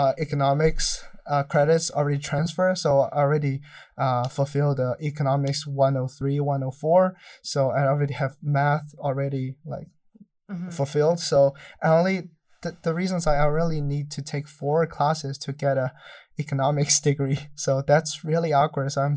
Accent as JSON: {"language": "English", "region": "Shanghai", "country": "China", "tie": "born or raised there", "second_language": "English", "lives_now": "United States", "said": "Shanghai. So that's the southern part of China. So there's no snow."}